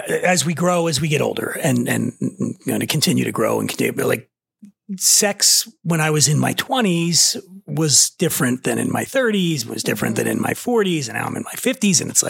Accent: Philadelphia, Pennsylvania, United States; also born or lived in Aspen; Like I'm from Philadelphia. And then after I left Philly, I went to Aspen, Colorado for about 5 years.

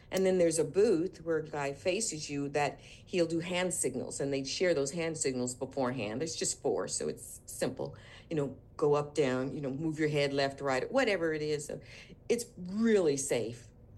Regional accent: San Francisco, California, United States; So I grew up in San Francisco.

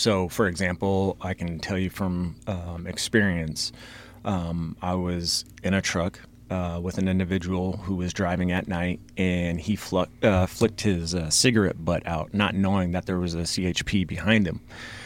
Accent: California, United States; I mean, I'm originally from California, so I know I have a little bit of background in California.

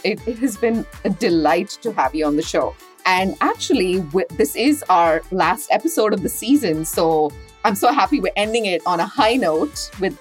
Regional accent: South India, India; As I'm South Indian, so yes.

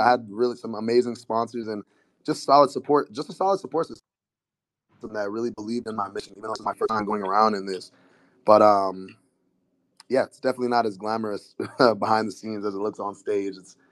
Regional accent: Nigeria; Is I just wanted to give something very regal, powerful, and just unapologetically Nigerian, you know.

